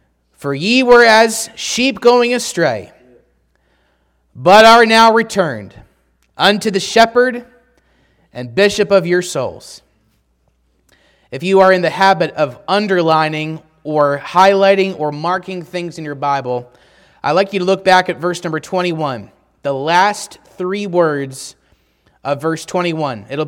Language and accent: English; Pennsylvania, United States; Growing up in Pennsylvania, I have a vivid memory of what is called the Blizzard of 1993.